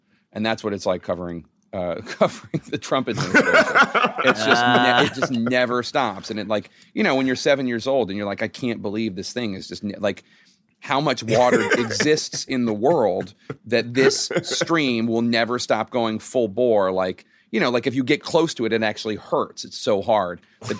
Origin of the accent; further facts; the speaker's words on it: Philadelphia, Pennsylvania, United States; We used to, in growing up in Philly, we had, on the streets of Philly, on Carpenter Street, we would open the hydrant sometimes during the summer.